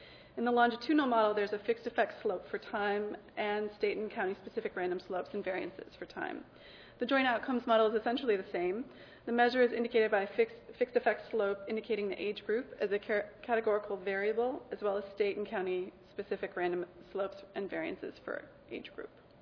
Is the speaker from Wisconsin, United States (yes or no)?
yes; Wisconsin, United States; I'm going to look at Wisconsin, how the in-state Bayes ranks for mortality in my home state did.